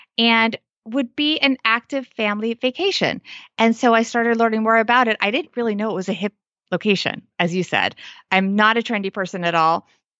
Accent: New York, United States; I'm from New York. We can talk about LaGuardia.

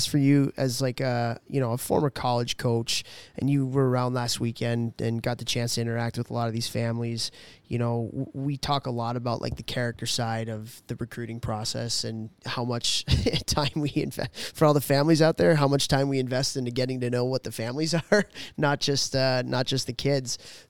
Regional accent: Chicago, Illinois, United States; Because I remember growing up in Chicago, like, you know, being the little mini mite at the glass

